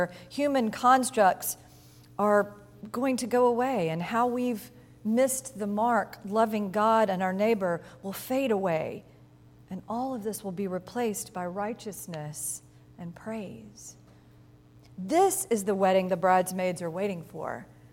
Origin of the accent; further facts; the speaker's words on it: the South, United States; accent: southern; retell this parable as a modern tale set in the deep south, where I come from. To do so, I must summon my best southern accent.